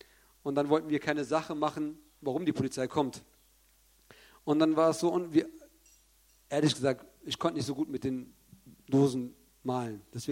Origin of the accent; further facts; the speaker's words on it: Cologne, North Rhine-Westphalia, Germany; Es ist so, dass ich 1973, darum bin ich auch kein Türke, ich bin Kölner. Ich bin 1973 in Köln geboren.